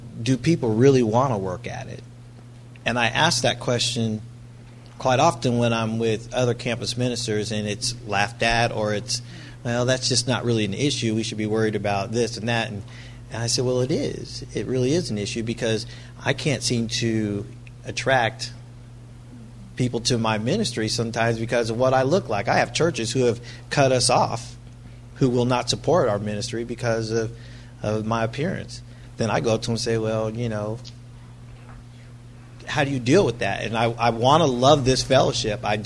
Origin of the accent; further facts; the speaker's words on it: Kilgore, Texas, United States; I'm from Kilgore, Texas.